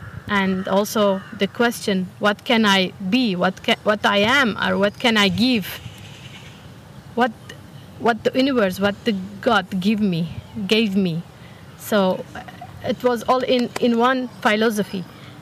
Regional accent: Turkey; English is a second language; now in Germany; a country where I grew up, that was Turkey.

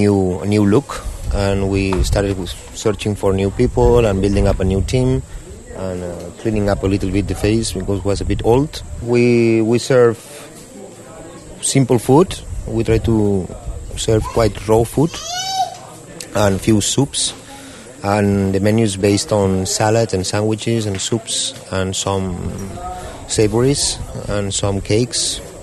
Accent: Spain; now in Auroville, India; I'm from Spain, and I came to Oroville in 1997.

